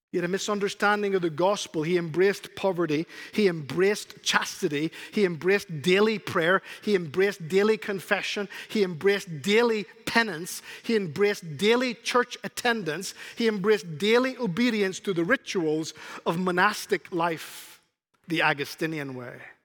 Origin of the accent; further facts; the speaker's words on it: Spain; The 21st century, little boy growing up in Spain, myself.